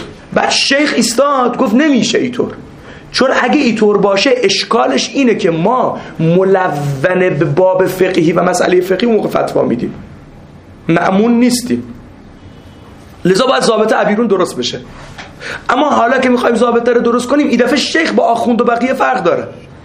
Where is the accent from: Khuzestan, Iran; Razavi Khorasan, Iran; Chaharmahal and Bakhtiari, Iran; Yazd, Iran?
Khuzestan, Iran; Dezful; also born or lived in Shushtar; من دسپولیم، من شوشتریم، من عرب نیستم.